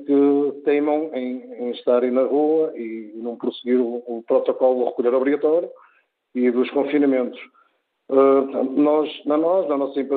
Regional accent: Portugal; a minha opinião como português

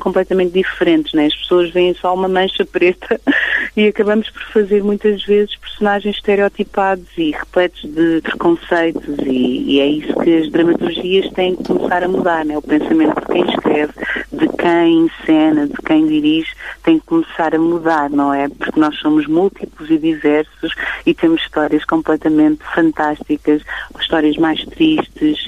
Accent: Portugal; born there; a minha mãe é, nasceu em Angola, o meu pai é da Guiné-Bissau, mas eu nasci em Portugal.

